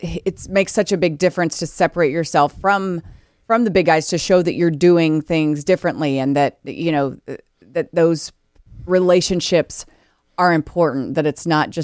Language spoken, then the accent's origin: English; Plainview, Texas, United States; I think of where I grew up in Plainview. You know, it's a tiny right. little town.